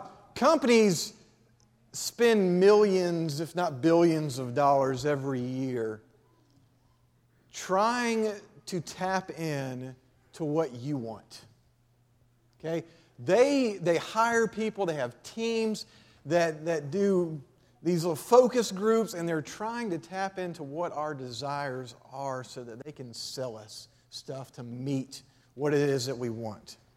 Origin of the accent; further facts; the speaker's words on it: Huntsville, Alabama, United States; now in Dalton, United States; We're from Dalton, Georgia, or that's where we live right now. She's actually from that area. I'm from Huntsville, and I've been in youth ministry for about 12 years.